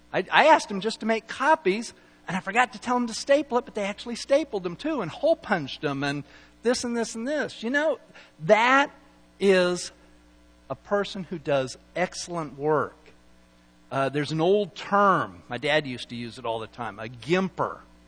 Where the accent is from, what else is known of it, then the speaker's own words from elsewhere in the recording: Salt Lake City, Utah, United States; But I grew up in Salt Lake, okay, where we got a lot of snow.